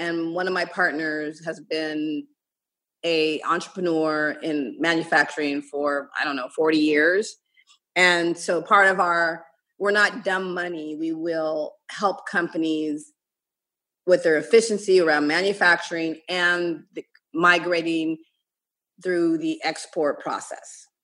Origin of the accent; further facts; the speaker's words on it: Okinawa, Japan; I grew up partly in Okinawa in Japan, and because my dad was in the Air Force